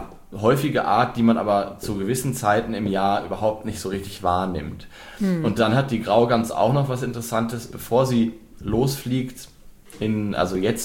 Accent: North Rhine-Westphalia, Germany; obwohl ich ja weit weg bin, aus NRW

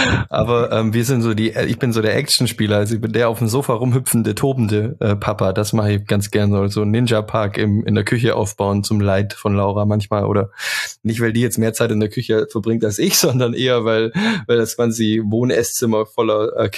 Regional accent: Baden-Württemberg, Germany; Ich habe mit 17 die Realschule abgeschlossen und bin dann halt ganz normal, wie so, was man so als Schwabe macht, gleich Ausbildung als Maschinenbediener, Zerspannungsmechaniker damals.

